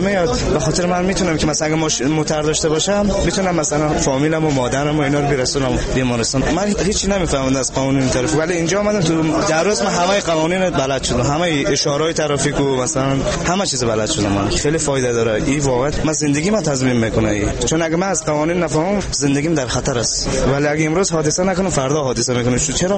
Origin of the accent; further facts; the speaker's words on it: Bamyan, Afghanistan; now in Iran; از ولایت بامیان. من یک سال شد از ایران اومدم